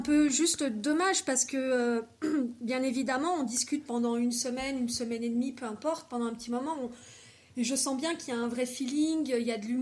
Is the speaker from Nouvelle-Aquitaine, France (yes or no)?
yes; Bordeaux, Nouvelle-Aquitaine, France; Bah oui, parce que moi, à la base, je suis de Bordeaux